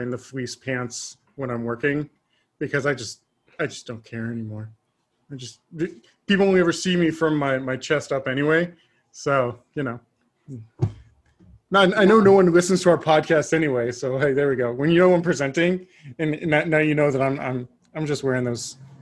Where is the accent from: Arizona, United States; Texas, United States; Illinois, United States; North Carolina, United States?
Texas, United States; As a Texan, I have to wear jeans.